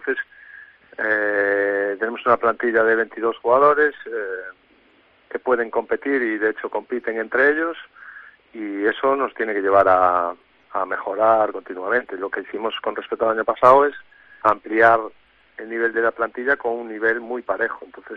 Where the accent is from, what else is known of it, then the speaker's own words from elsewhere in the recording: Bouzas, Galicia, Spain; a mí, que soy de Bouzas y rapidista